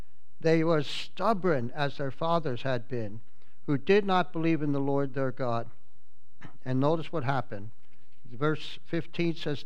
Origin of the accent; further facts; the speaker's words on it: United States; I think of my years of growing up in the United States.